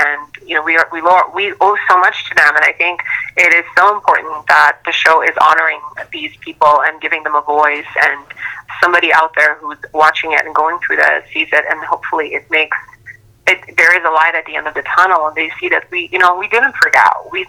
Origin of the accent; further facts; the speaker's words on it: United States; because, you know, I'm an American, I'm very, very patriotic, I'm very grateful to be an American, and very, very happy.